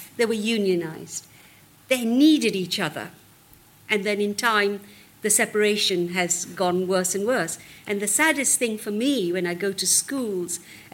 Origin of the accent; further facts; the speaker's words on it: Uganda; now in United Kingdom; I mean, you know, when we came from Uganda, it was awful.